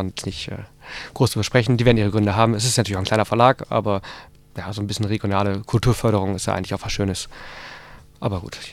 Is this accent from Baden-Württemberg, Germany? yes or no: yes; Tübingen, Baden-Württemberg, Germany; in Tübingen aus dem Roman. Letzte Woche meine Heimatstadt.